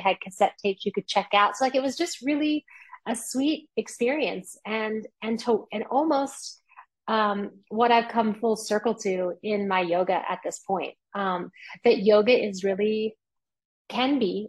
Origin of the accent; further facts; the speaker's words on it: Midwest, United States; I grew up in the Midwest.